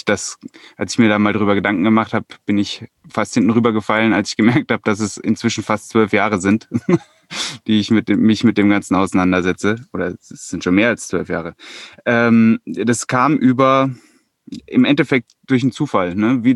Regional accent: Hesse, Germany; moved away; Ich komme ursprünglich mal aus Hessen. Das hat mit dem Ganzen aber wenig zu tun. Ich bin vor 15 Jahren nach Bayern gezogen

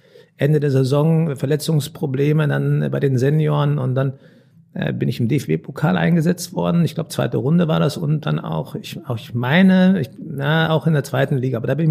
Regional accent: North Rhine-Westphalia, Germany; Ich komme aus dem Ruhrpott, ne? Ich sag's mal so. Ich bin Ruhrgebietler, also echter Ruhrgebietler.

